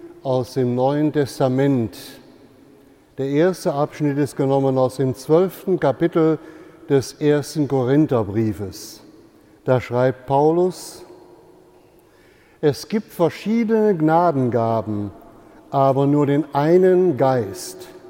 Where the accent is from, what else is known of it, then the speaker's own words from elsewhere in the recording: Rheine, North Rhine-Westphalia, Germany; ich kann mich noch gut erinnern an die Zeit, wo wir in meiner Heimatstadt in Rheine im Elternhaus das erste elektrische Bügeleisen bekamen.